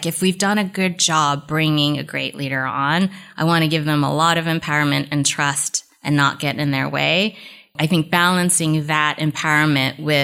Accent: California, United States; They landed briefly in the East Coast, but I have been a Bay Area native since kindergarten.

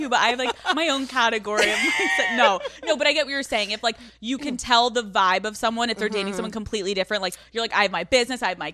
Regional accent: Northeast, United States; I'm so from the Northeast.

